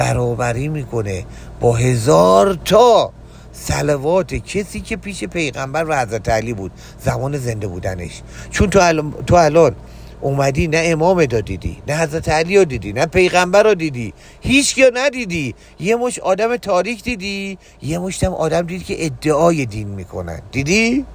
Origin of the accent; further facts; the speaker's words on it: Iran; چقدر قشنگ ما به عنوان یه ایرانی خواستیم خلق بشیم تو این کشور